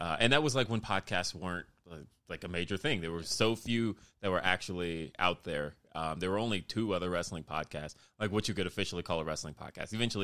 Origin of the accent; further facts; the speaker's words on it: Denver, Colorado, United States; You know, I'm from Denver, and Philip Lindsay is from Chicago.